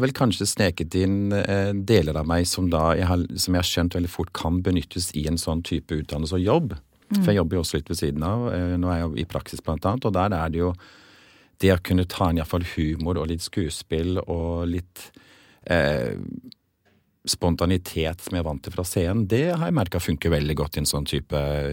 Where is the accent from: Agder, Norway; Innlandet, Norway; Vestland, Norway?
Agder, Norway; Kristiansand; Og da står jeg hjemme I TV-stua mi på Søm I Kristiansand, der jeg da oppvokst etter jeg kom til Norge.